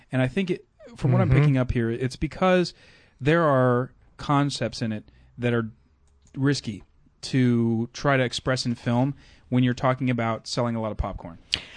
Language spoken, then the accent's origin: English; Kentucky, United States; now in Hollywood, United States; Well, actually, I grew up in Kentucky, so I can definitely talk about the NRA